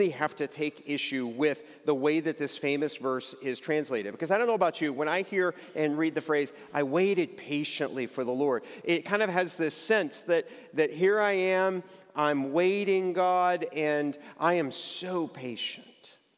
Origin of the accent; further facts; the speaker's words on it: Texas, United States; moved away; also born or lived in New York City; I grew up in Texas and moved to New York City